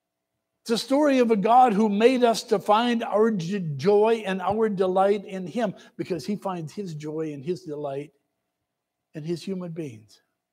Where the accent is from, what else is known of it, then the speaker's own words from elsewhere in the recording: Michigan, United States; I said, well, I'm from Michigan, I'm with such and such a unit, I'm a chaplain.